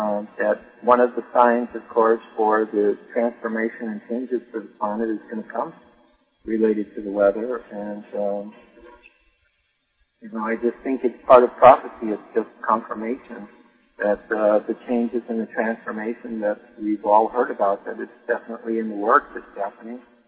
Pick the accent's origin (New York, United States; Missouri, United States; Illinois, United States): Illinois, United States; Chicago; born there; I was born in Chicago.